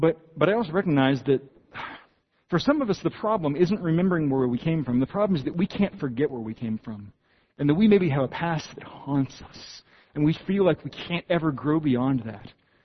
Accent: Austin, Texas, United States; I grew up in Austin, Texas, of all places, right?

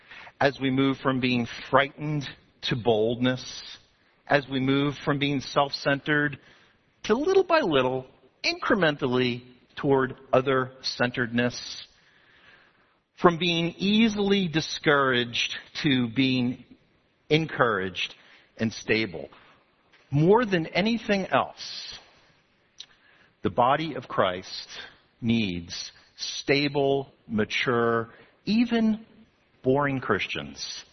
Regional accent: Texas, United States; You know, I'm a Texan.

